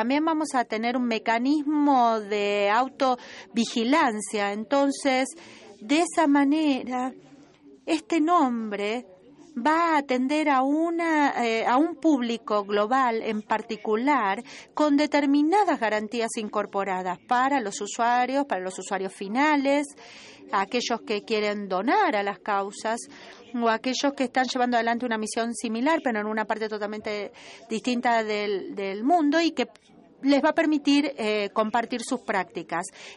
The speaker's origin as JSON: {"language": "Spanish", "country": "Russia", "second_language": "Spanish", "said": "soy de Rusia."}